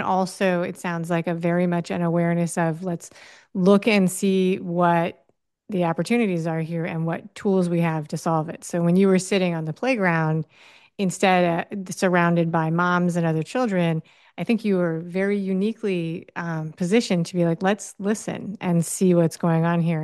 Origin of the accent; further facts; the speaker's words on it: New York City, New York, United States; Really hilariously, I grew up in New York City, and when I was in middle school, they gave us a job aptitude test.